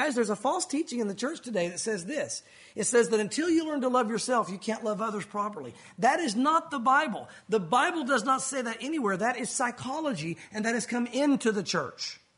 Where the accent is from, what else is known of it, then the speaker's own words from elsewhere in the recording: the South, United States; We can make fun of ourselves. We're from the South, right?